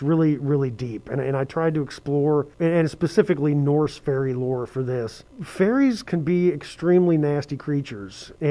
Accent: Orrick, Missouri, United States; I grew up in Oreck, Missouri, which actually on a farm outside of Oreck, Missouri, and Oreck's like 800 people.

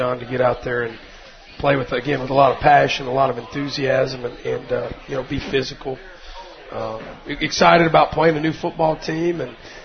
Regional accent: Maryville, United States; I grew up in Maryville, lived in Maryville my whole life.

